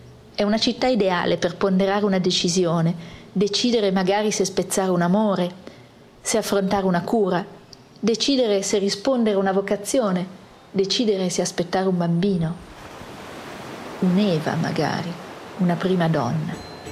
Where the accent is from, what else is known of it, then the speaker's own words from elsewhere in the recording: Milan, Lombardy, Italy; Io fiamminga non sono neppure belga. Sono milanese nel profondo, una milanese di una Milano che non c'è più. E allora non ho più città. Sono un'orfana, senza città, senza lingua.